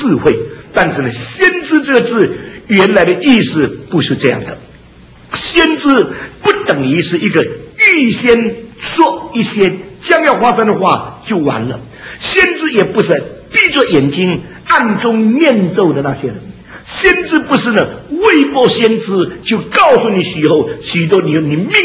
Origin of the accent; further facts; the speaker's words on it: China; 结果呢中国的解经跟外国的解经很不同，我们中国人的解经很中国化，与外国就不一样的。